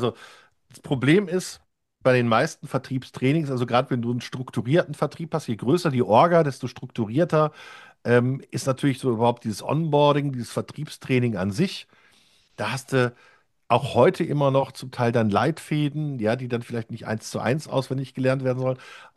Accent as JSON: {"language": "German", "town": "Duisburg", "region": "North Rhine-Westphalia", "country": "Germany", "tie": "born or raised there", "lives_now": "Oberhausen, Germany", "said": "ich bin bekennender Pötti, ich bin im Pott aufgewachsen, ich bin Duisburger, ja, also wirklich im Schatten der Stahlwerke aufgewachsen, wohne jetzt in Oberhausen. Hatte zwischendurch auch mal Phasen, wo ich beruflich bedingt mal in Bremen war, aber auch in Nürnberg"}